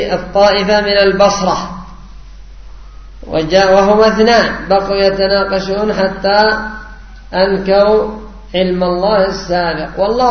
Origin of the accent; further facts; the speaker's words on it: Yemen; هذا رد على الآن القدرية عندنا في اليمن